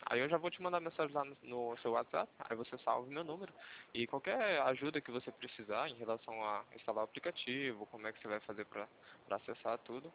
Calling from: São José dos Campos, São Paulo, Brazil; o meu escritório, de onde eu estou falando com você, é aqui de São José dos Campos, Vale do Paraíba.

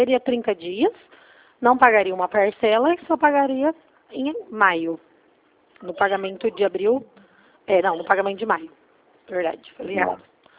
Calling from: Presidente Prudente, São Paulo, Brazil

